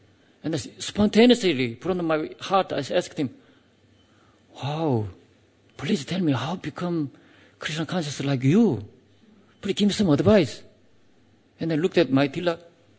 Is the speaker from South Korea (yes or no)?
yes; South Korea; English is a second language; And the normal answer is, yeah, I'm from Korea.